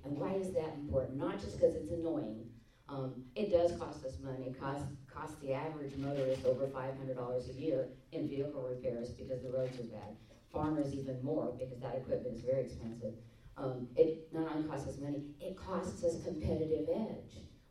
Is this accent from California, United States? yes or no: yes; California, United States; born there; I was born in California.